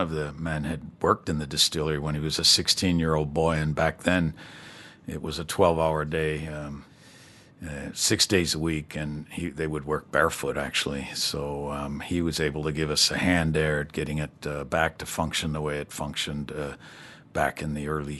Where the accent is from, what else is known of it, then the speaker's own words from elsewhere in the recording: United States; now in Mexico; Well, I am from the United States. I was born in the United States, but I became a Mexican citizen many years ago.